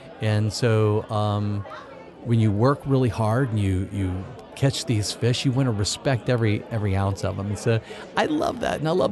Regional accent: Bayou Liberty, Louisiana, United States; And for me, it was growing up on Bayou Liberty, and it was speckled trout and croaker or redfish, and I'd bring the redfish home.

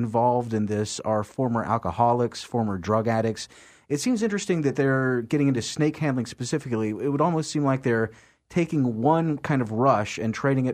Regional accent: Chattanooga, Tennessee, United States; I grew up here in Chattanooga. I've lived here my whole life

